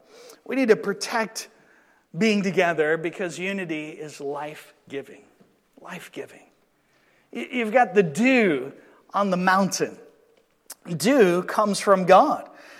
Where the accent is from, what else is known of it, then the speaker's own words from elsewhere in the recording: Georgia, United States; dew here is a little different than dew where I grew up in Georgia.